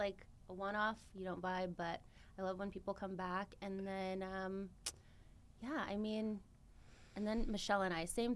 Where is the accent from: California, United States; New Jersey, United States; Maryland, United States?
California, United States; Pasadena; I grew up in Pasadena.